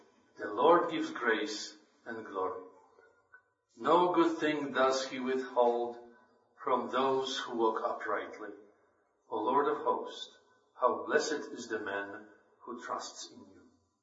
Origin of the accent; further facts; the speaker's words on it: Poland; now in United States; I moved from Poland, where I was born and raised, to America, I was a sojourner.